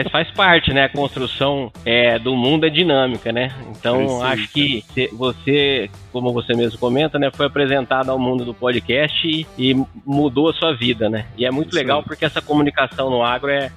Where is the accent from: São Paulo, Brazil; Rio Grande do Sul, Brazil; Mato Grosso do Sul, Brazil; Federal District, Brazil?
Mato Grosso do Sul, Brazil; Campo Grande; born there; also born or lived in Maracaju; eu sou nascido em Campo Grande, nossa cidade morena, capital do MS querido, né? Mas a minha vida, assim, inteira, a gente veio sempre para Maracaju. Era a terra dos meus avós.